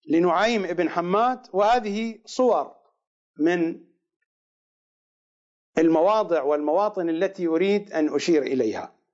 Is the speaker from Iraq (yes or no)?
yes; Iraq; لا توجد عندنا في العراق مدينة توصف بأنها برية وبحرية إلا البصرة